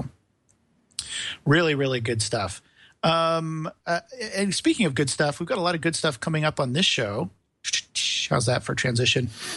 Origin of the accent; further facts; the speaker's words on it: Benicia, California, United States; which I founded a Makerspace here in my hometown of Benicia.